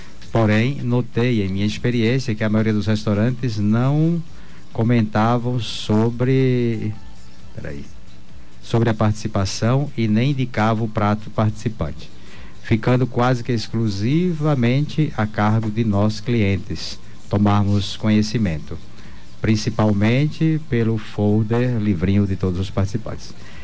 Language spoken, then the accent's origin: Portuguese; Bahia, Brazil; Olha, aqui eu morei, eu sou baiano, né?